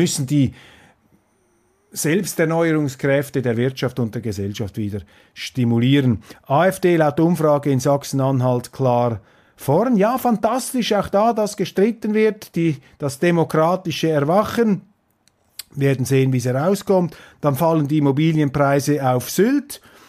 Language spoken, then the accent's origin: German; Switzerland; ich bin Schweizer